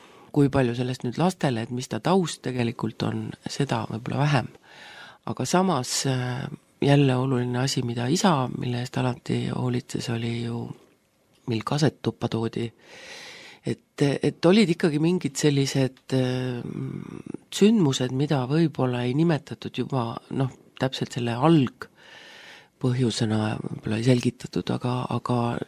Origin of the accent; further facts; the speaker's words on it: Rakvere, Lääne-Viru County, Estonia; Mina olen sündinud Rakveres ja elasin seal kuni oma keskkooli lõpetamiseni. Ja päris lapsepõlv oli Moonakülas. Nüüd nad vist nimetavad teda Tõrremäe kant või kuidagi nõnda Koidu tänaval